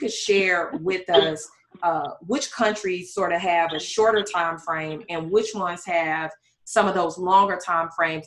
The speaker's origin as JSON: {"language": "English", "region": "Alabama", "country": "United States", "tie": "born or raised there", "said": "I grew up in Alabama, so I can say"}